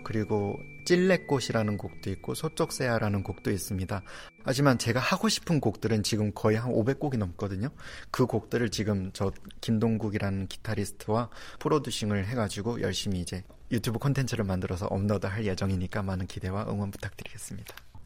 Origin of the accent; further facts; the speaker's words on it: North Korea; now in South Korea; 제가 이제 탈북민이고 새터민이다